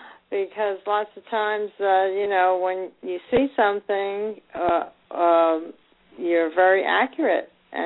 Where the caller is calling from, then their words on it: Florida, United States; I am calling from Florida.